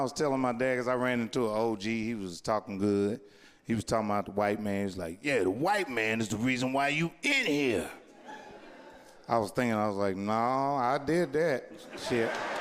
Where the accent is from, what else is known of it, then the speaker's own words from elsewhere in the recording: Indianapolis, Indiana, United States; Yeah, man, I grew up in Indianapolis, you know what I mean? Busting fire hydrants and shit. Going to free lunch programs at school 48.